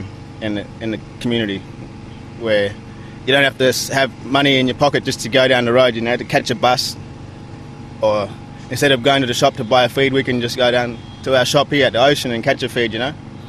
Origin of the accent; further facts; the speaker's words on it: Broome, Western Australia, Australia; I grew up in Broome with my mother and my five sisters.